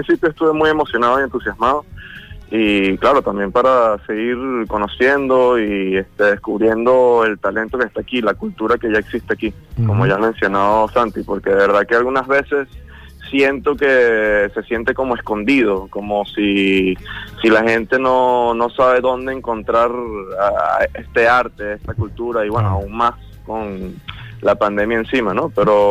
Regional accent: Venezuela; De Venezuela.

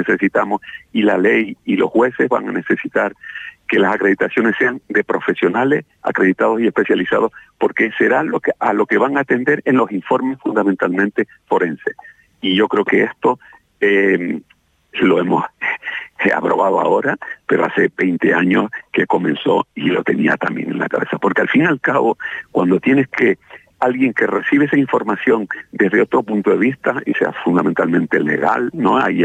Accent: Canary Islands, Spain; yo soy majorero además.

